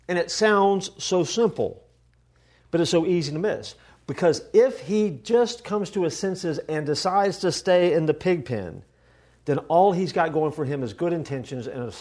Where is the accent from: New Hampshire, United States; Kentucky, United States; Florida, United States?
Florida, United States; Orlando; So I grew up in College Park in the 32804, baby.